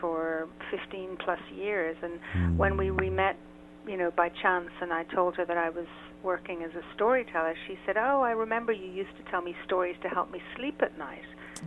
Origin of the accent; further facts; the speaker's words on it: Ireland; now in Israel; I'm based in Israel. Uh-huh. I'm originally from Ireland, so I'm quite an international, certainly an international sound.